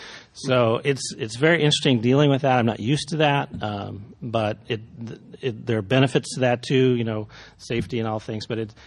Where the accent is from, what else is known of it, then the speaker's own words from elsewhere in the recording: Midwest, United States; now in San Francisco, United States; For me, I came from the Midwest.